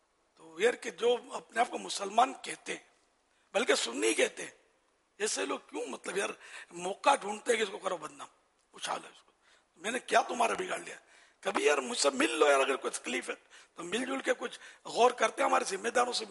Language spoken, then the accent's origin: Urdu; Pakistan; میں پاکستانی ہوں الحمدللہ, اور ویسے ساری دنیا میں ہم لوگ کام کرتے ہیں